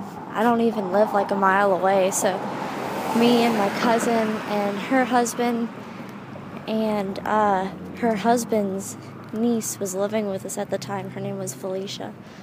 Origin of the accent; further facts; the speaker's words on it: Baton Rouge, Louisiana, United States; now in Houston, United States; I moved from Baton Rouge, Louisiana, and then I moved to Houston, which is two, like, total polar opposite places to live. Because, I don't know, Baton Rouge is, it's the capital of Louisiana, but it's still small.